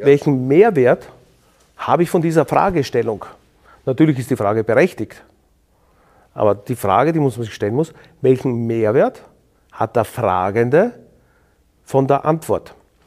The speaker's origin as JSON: {"language": "German", "region": "Vienna", "country": "Austria", "said": "ich wurde aber sehr schnell integriert als Wiener."}